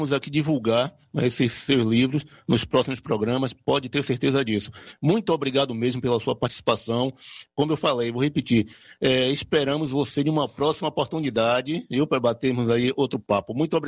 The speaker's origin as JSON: {"language": "Portuguese", "country": "Brazil", "said": "partilhar aqui com nós brasileiros, né, toda essa informação."}